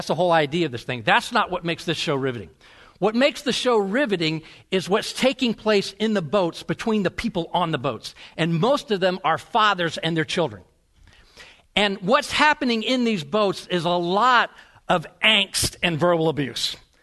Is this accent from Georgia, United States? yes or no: yes; Georgia, United States; Which kind of reminds me, when I was living in Georgia, I grew up in the Georgia area, and then after we moved up here